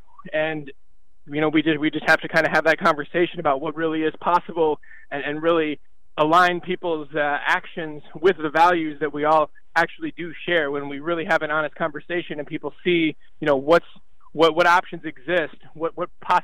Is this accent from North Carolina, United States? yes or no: no; Iowa, United States; I was actually born and raised in Iowa, which is a state that unfortunately kills more pigs than any other state in the country. So my family growing up, it's farmers, it's hunters, fishermen, you name it.